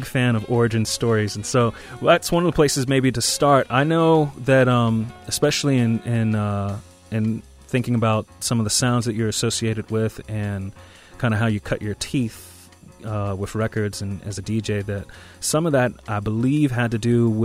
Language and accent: English; the South, United States; now in Los Angeles, United States; I'm from the South originally, and for us, June, July, August is 90 plus degrees and 90% humidity